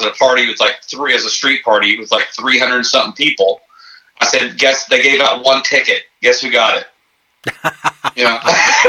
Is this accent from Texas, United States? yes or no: yes; Dallas, Texas, United States; moved away as an adult; now in Tampa, United States; Originally I'm from Dallas, Texas, or the Dallas-Fort Worth area, really.